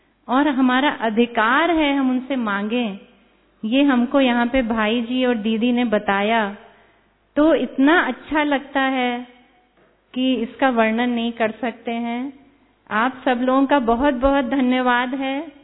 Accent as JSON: {"language": "Hindi", "town": "Lucknow", "region": "Uttar Pradesh", "country": "India", "said": "मैं लखनऊ से आई हूँ।"}